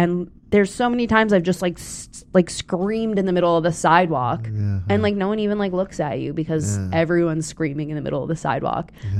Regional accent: East Coast, United States; And to me, you know, I grew up on the East Coast.

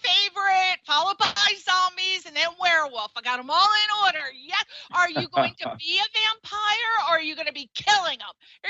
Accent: East Coast, United States; now in Los Angeles, United States; And I'm from the East Coast. I'm in Los Angeles.

